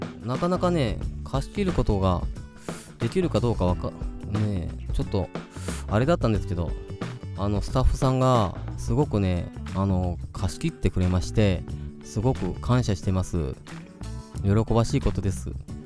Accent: Kitakyushu, Fukuoka, Japan; also born or lived in Nara / Okayama; 僕岡山県出身です。岡山県出身といっても、まあ奈良県生まれで北九州市育ち、まあいろいろとね点々としてるんですけれども、まあ岡山県が長いので、まあ岡山県出身ということでよろしくお願いします。

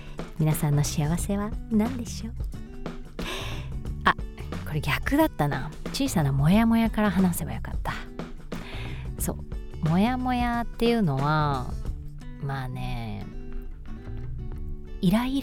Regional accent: Osaka, Japan; moved away; 私大阪府出身、大阪から出てきたのは、あれ何年前だろう15、6年前かな。

